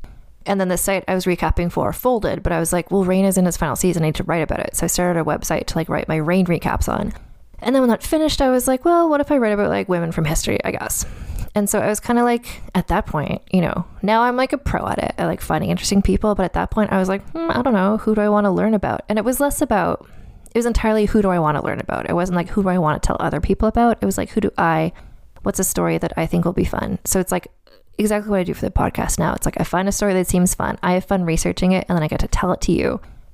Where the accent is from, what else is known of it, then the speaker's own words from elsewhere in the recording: Saskatchewan, Canada; I'm from Saskatchewan.